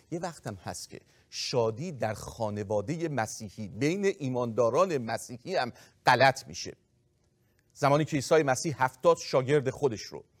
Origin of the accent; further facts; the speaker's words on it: Mashhad, Razavi Khorasan, Iran; ما بچه مشهدیم بابا